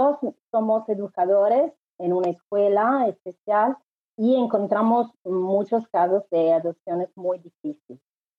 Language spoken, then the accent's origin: Spanish; Italy; Somos italianos los dos, pero queremos mucho viajar y todo.